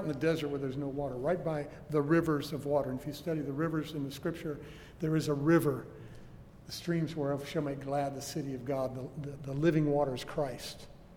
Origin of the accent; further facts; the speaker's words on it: Oklahoma, United States; Now, I'm from Oklahoma. Forgive that if that's a problem for you.